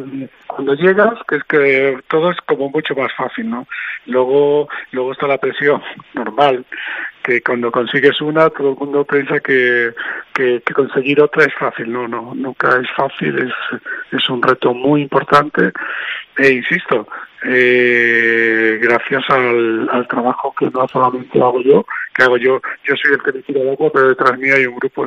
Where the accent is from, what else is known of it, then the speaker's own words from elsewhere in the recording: Spain; me sigo manteniendo como el español con más oros de la historia